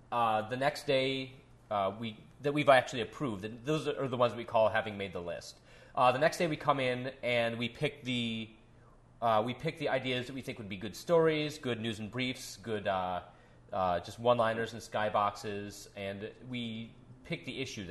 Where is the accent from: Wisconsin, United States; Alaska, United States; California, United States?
Wisconsin, United States; I grew up 7 miles outside of a town of 5,000 people, halfway between Madison, Wisconsin, and La Crosse, Wisconsin. So it was literally, you know, 70 miles away from nowhere, pretty much.